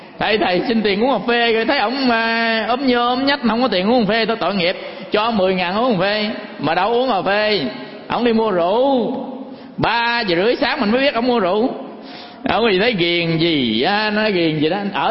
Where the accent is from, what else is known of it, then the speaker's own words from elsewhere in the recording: Cà Mau, Vietnam; Ví dụ nha, ở dưới quê của tôi ở dưới Cà Mau á, về thấy mấy ông nhậu.